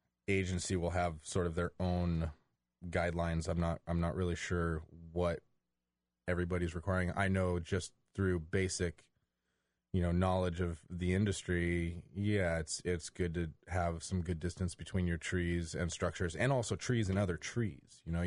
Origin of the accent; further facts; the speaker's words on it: California, United States; Well, originally, I grew up in the Bay Area, and I got into tree work down there